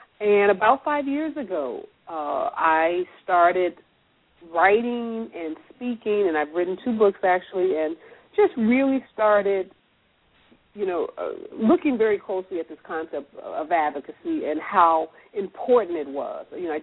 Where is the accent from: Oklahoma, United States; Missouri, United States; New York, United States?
Missouri, United States; St. Louis; now in Los Angeles, United States; Well, I grew up in North St. Louis, and I went to the University of Chicago and on to Harvard Law School, and then I moved to the Los Angeles area.